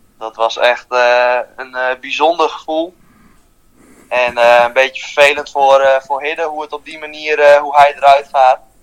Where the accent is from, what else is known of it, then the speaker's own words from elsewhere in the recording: Menaldum, Friesland, Netherlands; ik ben 21 jaar en ik kom uit Menaldum, uit Friesland. En dat ligt vlak bij Leeuwarden.